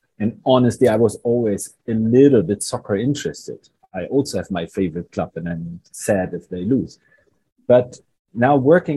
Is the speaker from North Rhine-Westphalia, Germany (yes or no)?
no; Bremen, Germany; not so much where I grew up in Bremen.